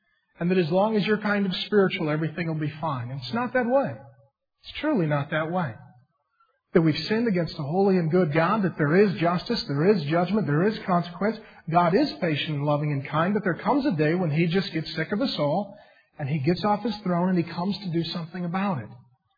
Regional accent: SeaTac, Washington, United States; Now, I grew up down in SeaTac behind a strip club. In my neighborhood, you had to be fairly tough just to survive.

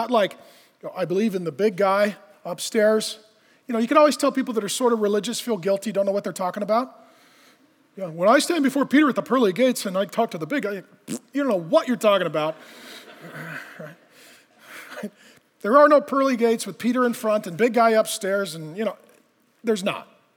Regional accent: Ireland; Being Irish is not my thing. It's just part of my tradition. It's something that I inherited, but it's not a big thing to me.

